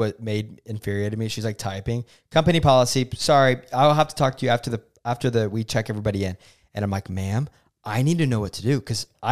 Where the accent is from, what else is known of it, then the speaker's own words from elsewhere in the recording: Oklahoma, United States; I was like, no way. I'm from Oklahoma too.